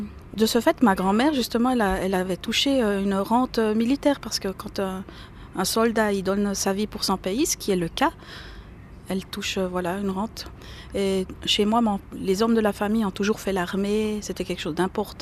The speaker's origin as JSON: {"language": "French", "country": "Switzerland", "said": "Alors, moi, j'ai deux origines. Je suis suissoise depuis je ne sais combien de générations"}